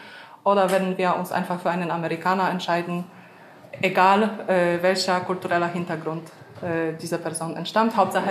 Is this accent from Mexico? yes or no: no; Szczecin, West Pomeranian Voivodeship, Poland; German is a second language; Und Deutsch war so nah dran, ich komme aus Stettin.